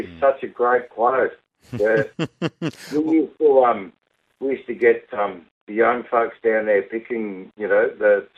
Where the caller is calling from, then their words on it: Victoria, Australia; Oh, I'm calling from central Victoria. Beautiful, freezing cold and very wet and frosty and icy at the moment.